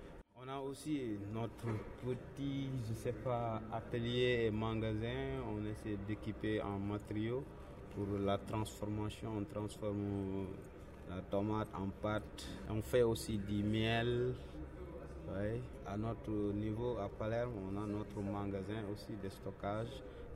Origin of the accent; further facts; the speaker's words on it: Senegal; now in Italy; je suis sénégalais et je vis actuellement en Italie.